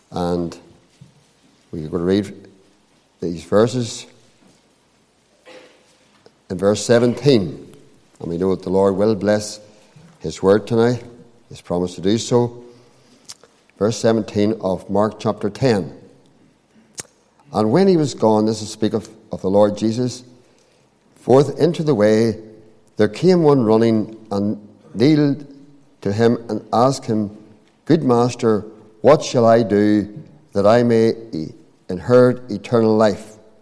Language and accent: English; Armagh, Northern Ireland, United Kingdom; I'm from Armagh. I was brought up outside Armagh, just a couple of miles out the Newry Road.